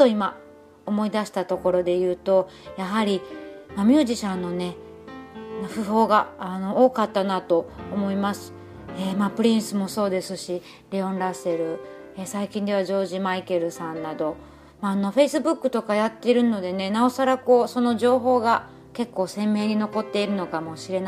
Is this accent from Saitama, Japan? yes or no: no; Wakayama, Japan; also born or lived in Osaka; 私はもともと和歌山の田舎で育って、もう部屋の隅っこでね、三角座りしながら毎日音楽を聴いていた、そんな少女だったので